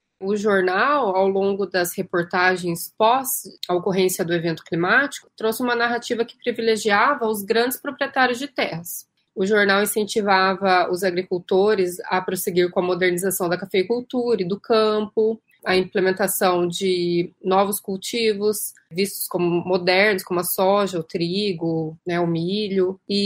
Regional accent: Sertaneja, Paraná, Brazil; Eu cresci lá em Sertaneja, no meio da plantação de café que minha avó cultivava.

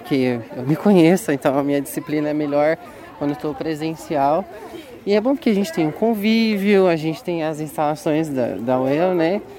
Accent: Londrina, Paraná, Brazil; Daqui de Londrina mesmo.

